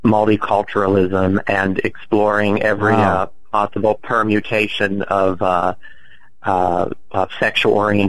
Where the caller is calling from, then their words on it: Pittsburgh, Pennsylvania, United States; I'm in Pittsburgh, Pennsylvania.